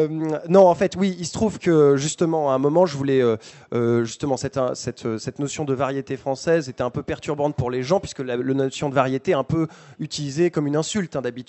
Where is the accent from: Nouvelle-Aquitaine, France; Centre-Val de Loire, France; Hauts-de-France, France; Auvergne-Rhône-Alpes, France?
Nouvelle-Aquitaine, France; Pau; Dans le sud-ouest, d'où je viens, de Pau